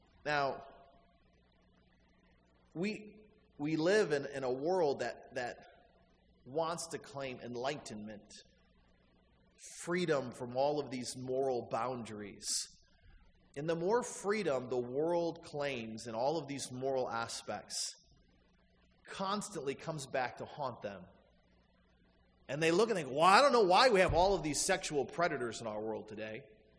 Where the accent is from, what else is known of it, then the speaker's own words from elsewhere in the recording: Flint, Michigan, United States; I grew up in Flint, Michigan, so I cheer for the Detroit teams and in Michigan State.